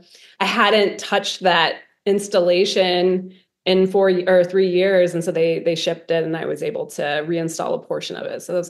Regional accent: Columbus, Ohio, United States; also born or lived in Chicago; So I'm very Midwestern. So I grew up in Columbus, and I've lived kind of generally in the Midwest with, living in Chicago 10 years

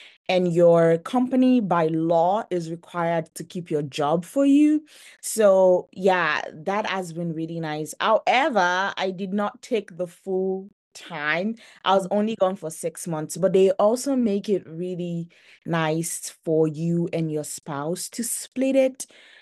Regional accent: Nigeria; moved away as an adult; also born or lived in Denver, United States; I was born and raised in Nigeria. And when I turned like 19 or 20 years old, I was done with my university education. So I actually moved to the United States. I was living in Denver, Colorado

